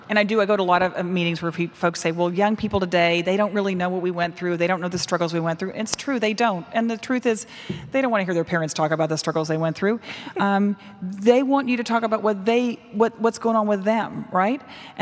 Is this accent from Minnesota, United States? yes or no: no; Texas, United States; I'll say even Texas because I'm a Texan.